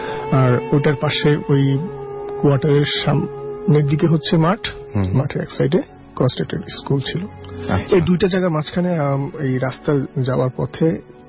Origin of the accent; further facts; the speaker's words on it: Mirpur, Dhaka Division, Bangladesh; আমি মিরপুর থেকে এসেছি।